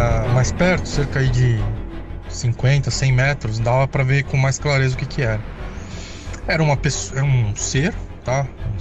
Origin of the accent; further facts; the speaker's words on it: São Paulo, Brazil; sou aqui de São Paulo, sou engenheiro civil, tá?